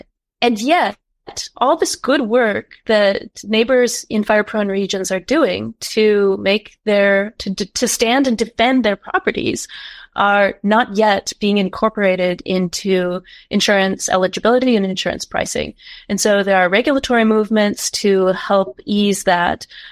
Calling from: Berkeley, California, United States; So I'm joining you from Berkeley, California.

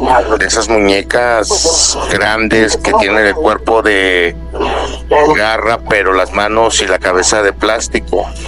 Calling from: Aguascalientes, Mexico; de Aguascalientes

